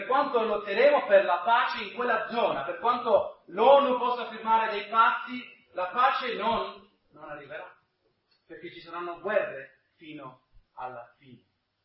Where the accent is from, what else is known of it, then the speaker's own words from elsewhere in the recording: United States; perché sono americano